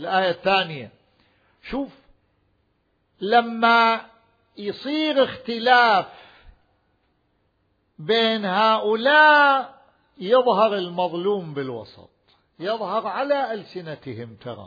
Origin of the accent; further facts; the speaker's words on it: Iraq; عندنا بالعراق مثل الحرامي والقعادي إذا تعاركوا البوقة تطلع